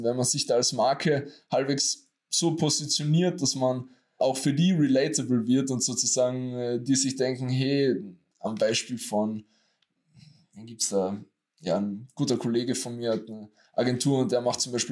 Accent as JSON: {"language": "German", "country": "Austria", "said": "andererseits aber auch in Österreich, weil ich komme ja aus Österreich und meine Videos sind meistens überall anders auf der Welt, nur nicht in Österreich"}